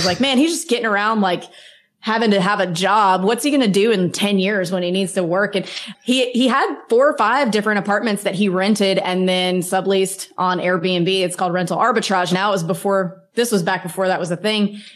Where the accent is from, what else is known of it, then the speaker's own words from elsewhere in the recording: Mississippi, United States; So I grew up in Mississippi.